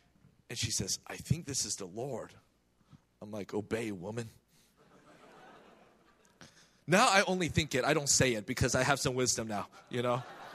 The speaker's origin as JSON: {"language": "English", "region": "California", "country": "United States", "tie": "born or raised there", "said": "So I go from beautiful Southern California. I'm born and raised in the Bay Area."}